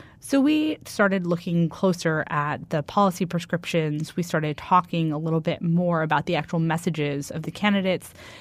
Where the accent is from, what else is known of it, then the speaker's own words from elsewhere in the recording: Midwest, United States; I was raised by Republicans, and I come from the Midwest, where in general some of the messages have not necessarily been resonating.